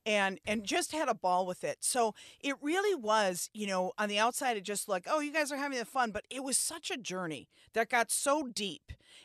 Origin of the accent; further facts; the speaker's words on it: Beloit, Wisconsin, United States; Because in my hometown of Beloit, are you kidding me? The pride I felt promoting the place I call home.